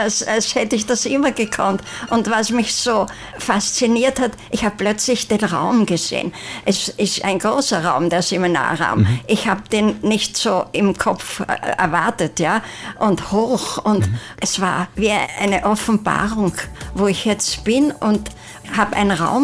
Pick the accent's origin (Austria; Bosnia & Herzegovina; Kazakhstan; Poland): Austria; Vienna; Ich komme aus Wien und bin 92 Jahre alt